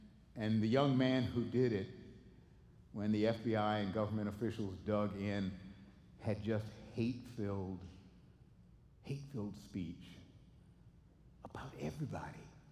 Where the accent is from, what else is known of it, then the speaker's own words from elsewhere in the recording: Buffalo, New York, United States; Buffalo and grew up there where Daddy was a parish priest at St. Philip's Church in Buffalo there. And growing up in Buffalo, in 1960, when the old AFL came into being, I became a Buffalo Bills fan.